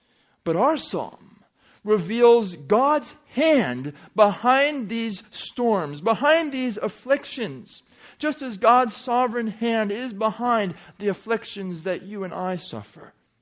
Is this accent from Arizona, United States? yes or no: no; California, United States; I grew up in Southern California. It is a desert, but they pipe in millions of gallons of water probably every day from the Colorado River.